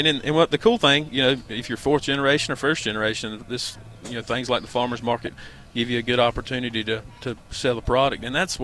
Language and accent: English; Cameron, North Carolina, United States; I was born and raised in Cameron, just a few minutes south of Sanford, and born on a small farm.